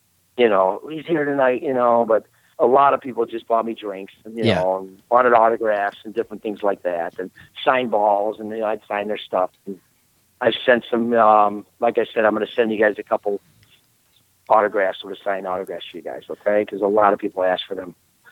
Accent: Chicago, Illinois, United States; I'm from Chicago.

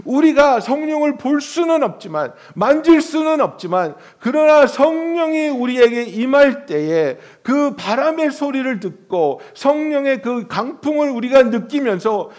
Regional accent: South Korea; now in United States; 우리들이 한국에서 왔지만 우리 애들은 미국에서 태어났어요.

